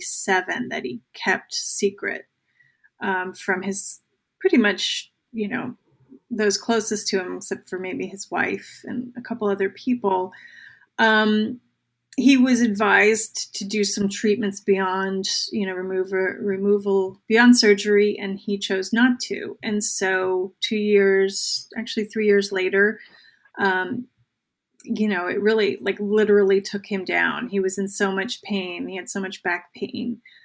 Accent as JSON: {"language": "English", "region": "New Jersey", "country": "United States", "tie": "born or raised there", "said": "Now, I grew up in New Jersey, so, you know, like when people are like, that sounds made up, I'm like, it is not."}